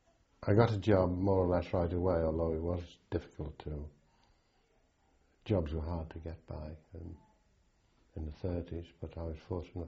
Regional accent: Neston, United Kingdom; I was born in Neston.

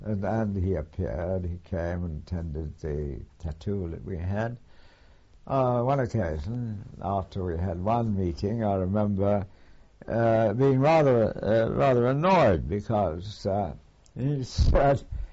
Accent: United Kingdom; As a British officer, I've been used to this sort of thing from the time I joined.

